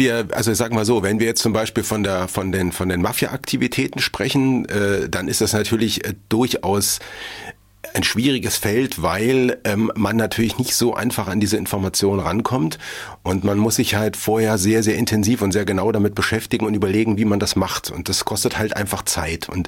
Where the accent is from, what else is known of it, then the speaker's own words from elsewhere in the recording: Erfurt, Thuringia, Germany; also born or lived in Heilbad Heiligenstadt; Also meine Familie, wir sind 1980 nach Erfurt gezogen. Also ich war im Prinzip 10.